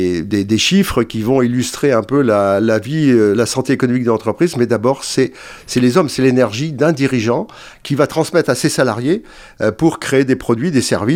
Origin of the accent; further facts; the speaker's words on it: Normandy, France; born there; je suis fils de paysan, je suis né dans l'Orne, pas loin d'ici